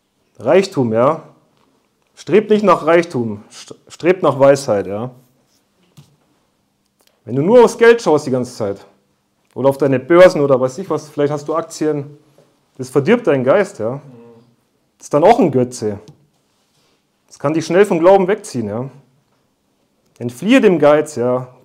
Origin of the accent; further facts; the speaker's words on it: Germany; gerade als Deutscher, ja, das ist unser Vaterland, unsere Muttersprache, ja, das ist unser christliches Erben.